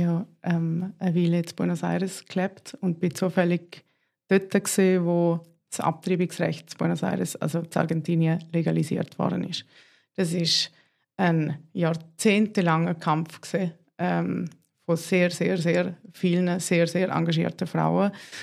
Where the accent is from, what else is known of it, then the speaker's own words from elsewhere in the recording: Liechtenstein; ich komme aus dem Liechtenstein, wo ein Land mitten in Europa ist